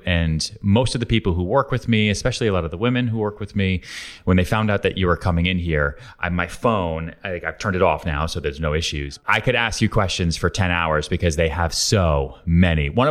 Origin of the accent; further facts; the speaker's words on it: Houston, Texas, United States; also born or lived in Long Island / Boston; now in New York, United States; I was born in Houston, Texas, grew up there, bounced around Long Island outside Boston way before I ever came to New York.